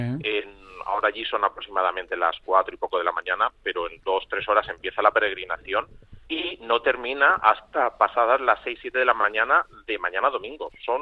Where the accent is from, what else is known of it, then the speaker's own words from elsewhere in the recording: Alicante, Valencian Community, Spain; born there; nací en Alicante y vivo en Elda, trabajo en Petrer